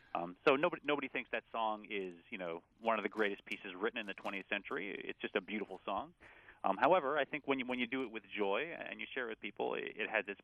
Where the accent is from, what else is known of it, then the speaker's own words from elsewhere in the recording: Montreal, Quebec, Canada; I grew up in Montreal and wanted to go into science in school